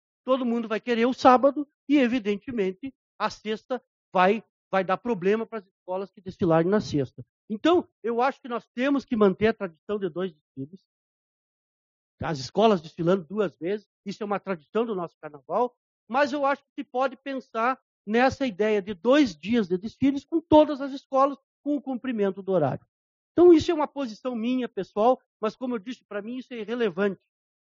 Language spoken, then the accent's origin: Portuguese; Uruguaiana, Rio Grande do Sul, Brazil; Um dos motivos pelo que me fez voltar à Uruguaiana, a minha terra natal, foi exatamente a minha paixão pelo carnaval